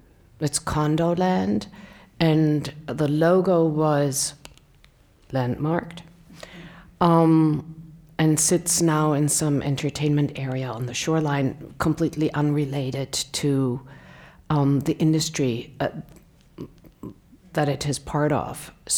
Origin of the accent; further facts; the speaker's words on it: North Rhine-Westphalia, Germany; I grew up in the Ruhr Valley, in the industrial center of Western Germany